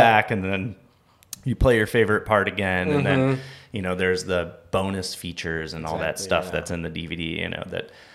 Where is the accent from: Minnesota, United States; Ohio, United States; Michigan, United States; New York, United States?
Michigan, United States; Delton; Delton, Michigan.